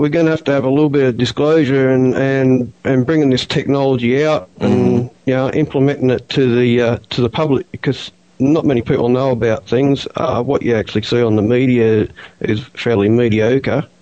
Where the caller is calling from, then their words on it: Australia; from Australia, mate.